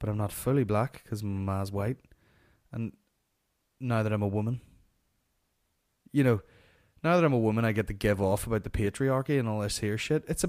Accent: Ireland; guess what, I'm not white, I'm Irish.

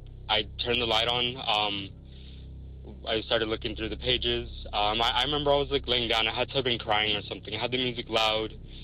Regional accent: Texas, United States; I'm from Texas.

